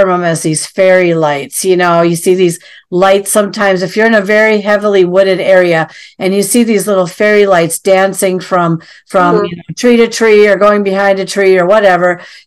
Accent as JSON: {"language": "English", "region": "Minnesota", "country": "United States", "said": "But also, I'm from Minnesota, and we have, and there's been reports that we do have a different looking Bigfoot up in northern Minnesota because we've got a heavy wooded area."}